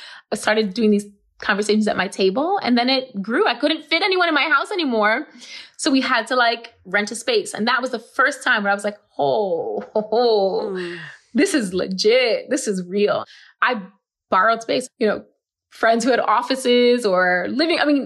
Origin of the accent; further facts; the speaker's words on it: Bronx, New York, United States; I'm a Scorpio. I'm from the Bronx. I'm Puerto Rican.